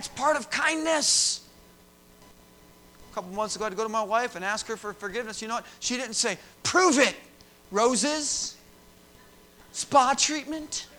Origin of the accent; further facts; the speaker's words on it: Illinois, United States; I'm from Chicagoland.